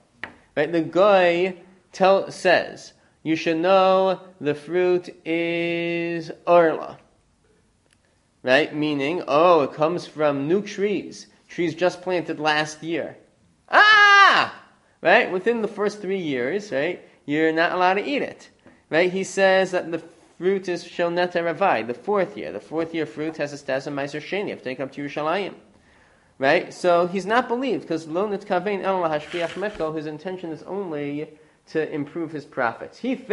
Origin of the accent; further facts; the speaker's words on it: Lawrence, United States; I remember as a kid, there was a little grocery store by the railroad in Lawrence. I grew up in Lawrence, and there was a railroad like two blocks away from my parents' house.